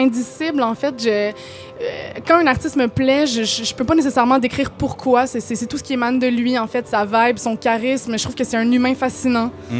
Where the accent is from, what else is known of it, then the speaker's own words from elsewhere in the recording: Montreal, Quebec, Canada; born there; Non, je suis née à Montréal.